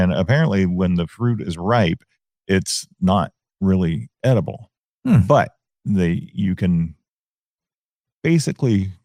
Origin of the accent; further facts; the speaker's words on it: Bay Park, California, United States; When I was growing up in Bay Park, our next door neighbor, he had two huge loquat trees in his backyard.